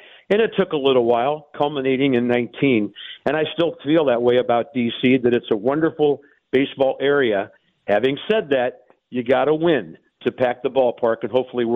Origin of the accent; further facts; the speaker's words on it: St. Louis, Missouri, United States; But I remember one of the writers asking me about leaving St. Louis, my hometown.